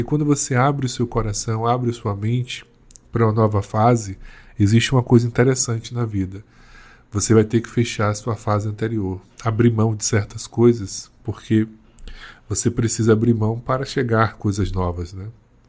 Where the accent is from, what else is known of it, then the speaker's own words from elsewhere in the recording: Northeast Region, Brazil; Sou nordestino, então aqui é um mês também de muita alegria do São João